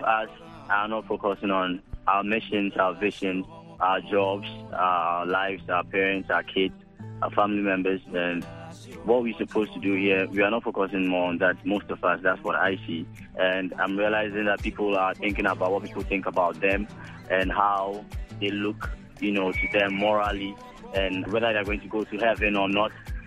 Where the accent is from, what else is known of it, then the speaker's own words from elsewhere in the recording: Abuzuma, Volta, Ghana; And I'm from the Volta region, Abuzuma.